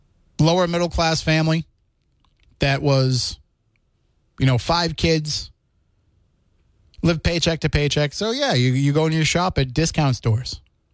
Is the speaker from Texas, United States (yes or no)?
no; Plymouth, Massachusetts, United States; also born or lived in Sandwich; But growing up in Plymouth and in Sandwich on the Cape